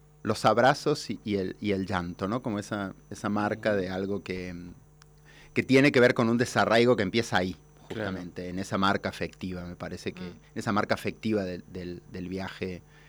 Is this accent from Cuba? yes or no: no; Córdoba, Argentina; moved away as an adult; now in Mexico; Vivo en México desde hace 21 años y medio. Soy cordobés, nací en...